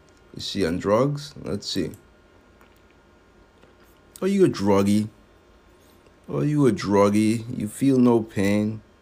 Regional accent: United States; born there; I was born in America.

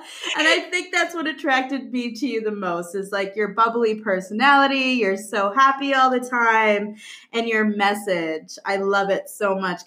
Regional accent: Cape Cod, Massachusetts, United States; now in Western Massachusetts, United States; So I'm an original Cape Codder. I moved to Western Mass, but I always find my way b

